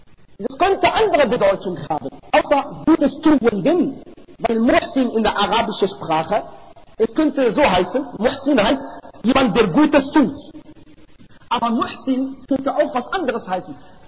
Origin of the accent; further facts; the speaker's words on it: Morocco; Das ist ein Lieblingsessen bei uns in Marokko.